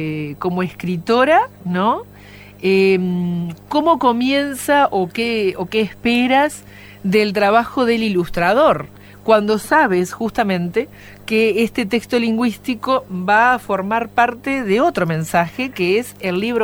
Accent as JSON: {"language": "Spanish", "region": "Buenos Aires", "country": "Argentina", "tie": "born there", "said": "Nací en Buenos Aires, soy ilustradora y directora de arte."}